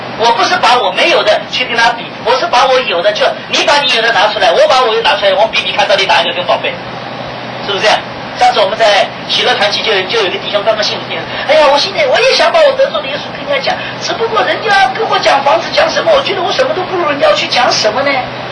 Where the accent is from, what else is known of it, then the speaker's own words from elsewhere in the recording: Taiwan; also born or lived in Shanghai, China / Thailand; 就像我生是生在中国，长是长在这个台湾，是不是？真正的工作是在泰国，所以我在泰国时间最久嘛。我说我13年在上海，19年在台湾，我有20多年时间在泰国。